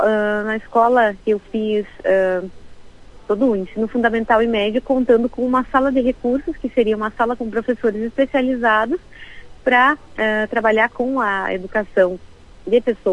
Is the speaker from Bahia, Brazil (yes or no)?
no; Cruz Alta, Rio Grande do Sul, Brazil; eu não sou natural de Caxias, eu sou natural da cidade interiorana de Cruz Alta, aqui no Rio Grande do Sul, e eu sou portadora de cegueira congênita. Eu sou cega desde nascença.